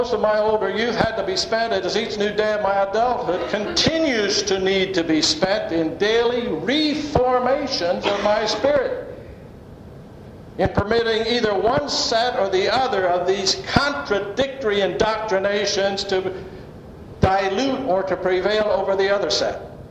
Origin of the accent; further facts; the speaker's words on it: Denton, Maryland, United States; And I grew up in Denton, Maryland in the late 20s and 30s.